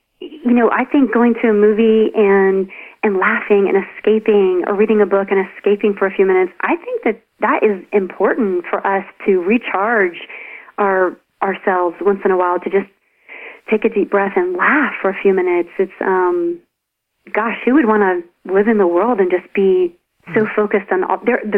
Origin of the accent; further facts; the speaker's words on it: Appalachia, United States; I'm from Appalachia. I mean, there's a lot of poverty. It's a poverty-stricken area.